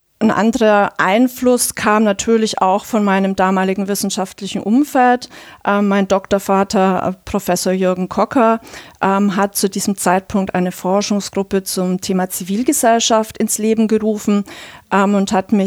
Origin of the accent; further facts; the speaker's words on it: Bavaria, Germany; Ich komme auch selber aus Bayern.